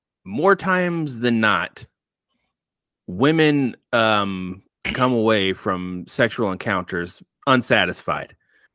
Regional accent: Dayton, Ohio, United States; No, I mean, listen, we're from Dayton, Ohio.

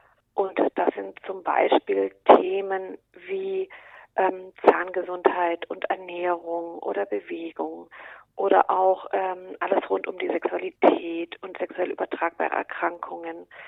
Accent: Stuttgart, Baden-Württemberg, Germany; ich komme aus Stuttgart und bin Gesundheitspädagogin

